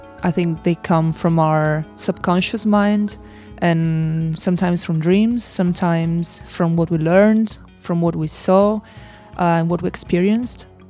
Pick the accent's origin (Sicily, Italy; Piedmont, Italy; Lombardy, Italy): Piedmont, Italy; we were totally unsatisfied and sad and depressed in Italy because we are from Piemonte in the northwest.